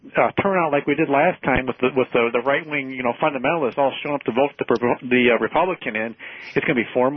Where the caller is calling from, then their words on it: Sylvania, Ohio, United States; Sylvania.